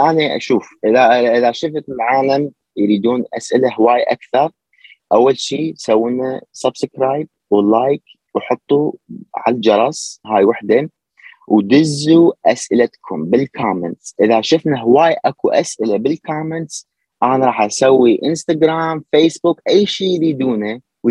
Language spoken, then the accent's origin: Arabic; Lebanon; moved away; لما جيت هنا من لبنان طلعت اتمشى شويه